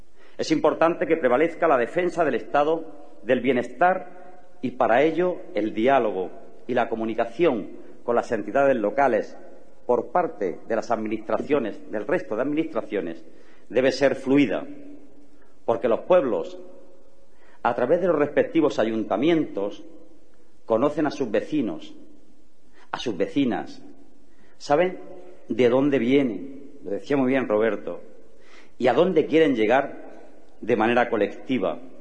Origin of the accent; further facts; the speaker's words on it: Andalusia, Spain; Me siento orgulloso como andaluz de personas como vosotros y como vosotras.